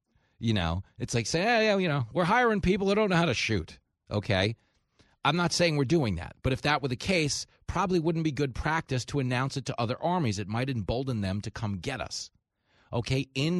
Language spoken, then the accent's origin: English; Levittown, New York, United States; Bob Levinson, who grew up down the block from me, where I grew up in Levittown.